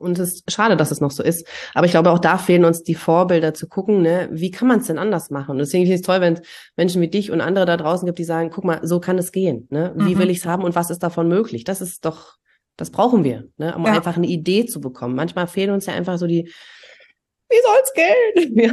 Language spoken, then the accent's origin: German; East Germany, Germany; ich bin ja auch in der DDR groß geworden